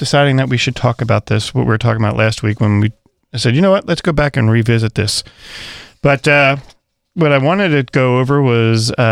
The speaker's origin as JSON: {"language": "English", "region": "East Coast", "country": "United States", "tie": "born or raised there", "said": "I grew up on the East Coast."}